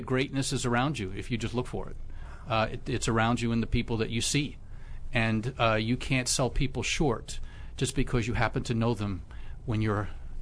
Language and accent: English; New York City, New York, United States; I grew up in New York City, about 10 minutes from Yankee Stadium. It was a rough neighborhood in the 60s.